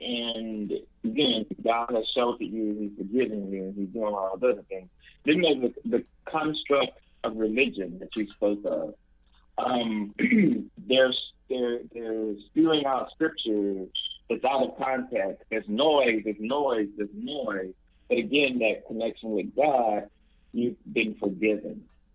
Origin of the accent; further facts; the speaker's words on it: the South, United States; born there; I was born in the South and I'm a 70s baby.